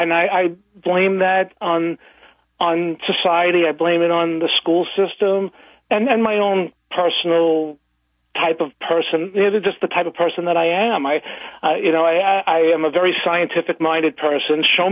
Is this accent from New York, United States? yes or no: yes; Brooklyn, New York, United States; I was raised in Brighton Beach, Coney Island area of Brooklyn, New York, It was a 99% Jewish neighborhood.